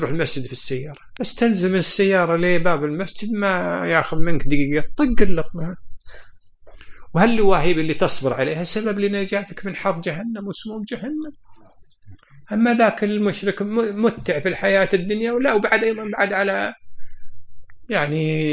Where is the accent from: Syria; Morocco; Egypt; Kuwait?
Kuwait; والله يا الجو عندنا في الكويت ما مثله، من شهر 10 إلى 4 هذا أزين جو ما شاء الله